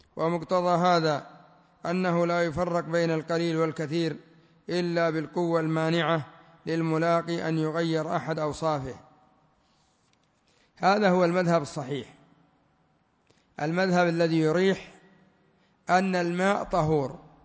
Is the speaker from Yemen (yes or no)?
yes; Yemen; لا سيما عندنا في اليمن يستخدمونه في الجنابي